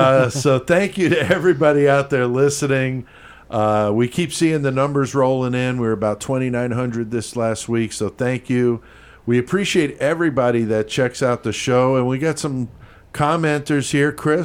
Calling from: Sydney, New South Wales, Australia; I'm a listener from Sydney.

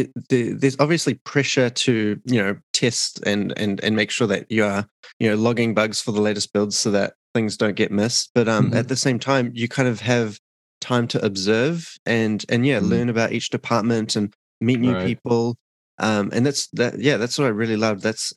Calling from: Auckland, New Zealand; I'm calling in from Auckland, New Zealand, Southern Hemisphere.

